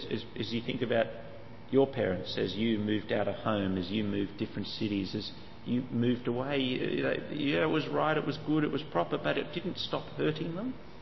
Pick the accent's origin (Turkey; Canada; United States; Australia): Australia; I'm an Australian male. I'm not good at showing emotion.